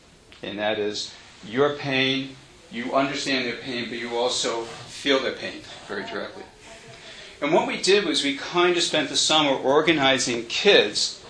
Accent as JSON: {"language": "English", "town": "New York City", "region": "New York", "country": "United States", "said": "Now, my own history is that I come from New York City."}